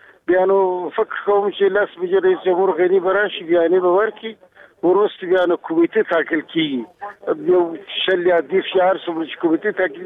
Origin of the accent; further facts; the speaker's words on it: Afghanistan; زه د افغانستان دی بچی